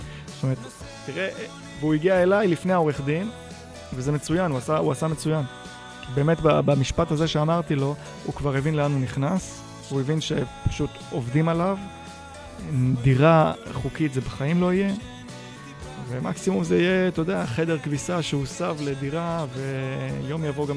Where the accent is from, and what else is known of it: Givatayim, Tel Aviv District, Israel; born or raised there